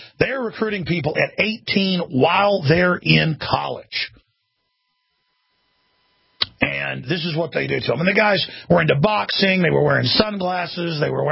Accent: Dallas, Texas, United States; now in Austin, United States; I guess my hometown is really Dallas, but my adopted hometown of Austin, Texas.

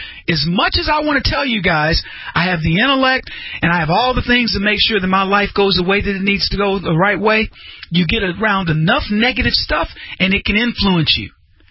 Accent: Texas, United States; He's a proud, I'm from Texas, too. Proud Texan, sense of humor. I'm Latino X, and he laughs at himself.

